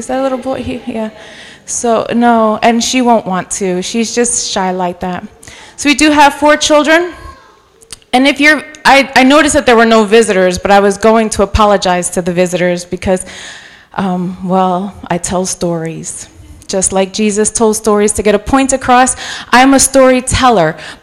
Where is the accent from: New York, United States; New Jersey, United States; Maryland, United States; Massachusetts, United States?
New York, United States; New York City; I am from New York City. I used to have the accent. I lost it in Bible college